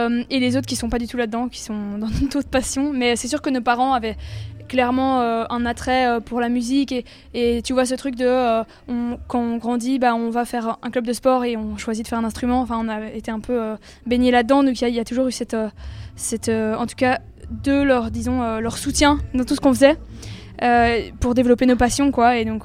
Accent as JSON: {"language": "French", "country": "Belgium", "said": "nous, on vient de Belgique, donc c'est le nord du nord."}